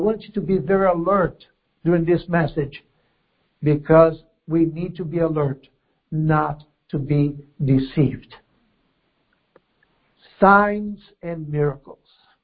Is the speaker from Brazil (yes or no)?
yes; Brazil; I came from Brazil. And Brazil, the Pentecostal fever is enormous.